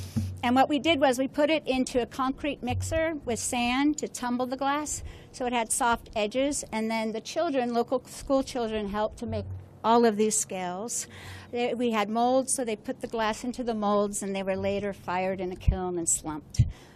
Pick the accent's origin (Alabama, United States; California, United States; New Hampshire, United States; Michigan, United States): California, United States; Venice Beach; And I grew up in the water. I grew up in Venice Beach, and my parents used to have to scream and yell for me to get out of the water and come eat dinner.